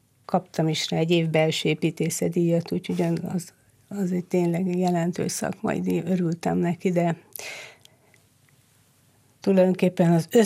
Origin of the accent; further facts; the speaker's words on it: Budapest, Hungary; Hát ha már említed, hogy a budai várban nőttem fel, mi oda jártunk Szentmisére a Mátyás templomba